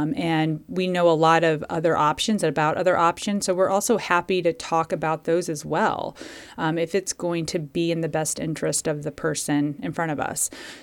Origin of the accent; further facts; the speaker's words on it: Connecticut, United States; I'm from Connecticut, but I started my career in the Kansas City area.